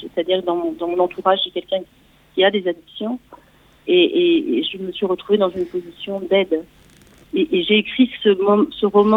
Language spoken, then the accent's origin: French; Île-de-France, France; moved away as an adult; also born or lived in Belgium; entre Aulnay, Villeparisis, Vergalant. Là où j'ai grandi, juste à côté. Mes grands-parents habitaient là.